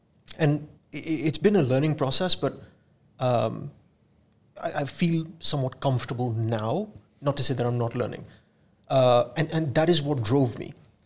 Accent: Dubai, United Arab Emirates; also born or lived in United States; born and raised in Dubai. I spent 7 years in the States up till very recently, and now I'm back

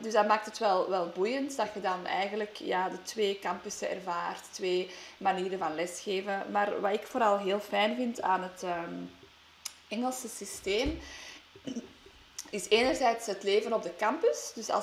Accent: Flanders, Belgium; accent: Flemish; Dus ben ik volledig, toch mijn Vlaams helemaal terug met het nodige accent. Ja. Maar dat is gewoon, dus als kind opgroeiend heb ik Engels buiten het huis heel vaak gebruikt. Of voornamelijk. En thuis praten wij dan wel Nederlands.

